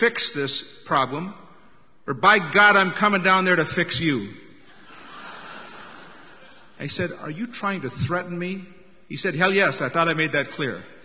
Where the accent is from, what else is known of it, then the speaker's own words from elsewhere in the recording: North Dakota, United States; I come from Western North Dakota. I told you we raised horses, some cattle, and I represent ranchers.